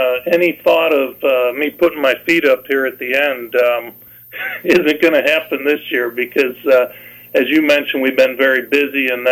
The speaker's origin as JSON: {"language": "English", "town": "Chicago", "region": "Illinois", "country": "United States", "tie": "born or raised there", "lives_now": "North Iowa, United States", "said": "Never in my life would I thought that my happily ever after would end up in North Iowa growing up in Chicago, but boy, we feel really blessed to have made our home here for many years."}